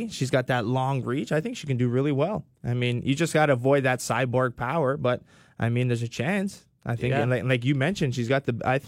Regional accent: Canada; That's just me because being Canadian and liking GSP, that's the fight I'd want to see as a fan.

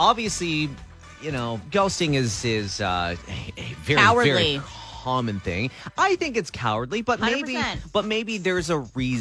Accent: Canada; But maybe this is sort of a fault for us being Canadian, as polite as we are.

